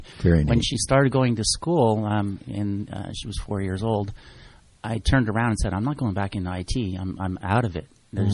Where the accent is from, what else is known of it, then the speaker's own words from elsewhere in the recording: Montreal, Quebec, Canada; moved away as an adult; We come from Montreal, my wife